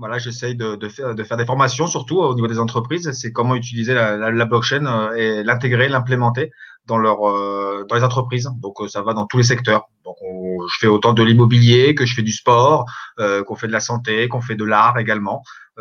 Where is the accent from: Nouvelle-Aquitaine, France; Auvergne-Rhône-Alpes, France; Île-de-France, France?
Île-de-France, France; Fontainebleau; moved away as an adult; moi j'ai grandi à Paris, à Fontainebleau, en région parisienne, Seine-et-Marne, jusqu'à 20 ans.